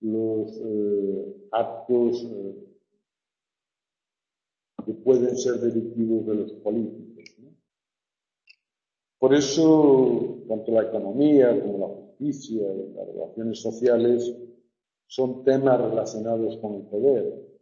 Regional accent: Lugo, Galicia, Spain; porque yo soy de Galicia, de Lugo

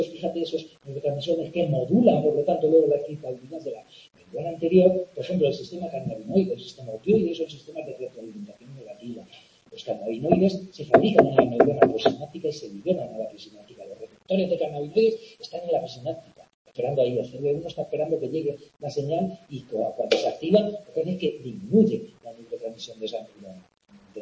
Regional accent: Community of Madrid, Spain; Me sale un acento gallego, no sé por qué. Pero me sale por ahí, así. Que me gusta Galicia, pero vamos, no, soy madrileño

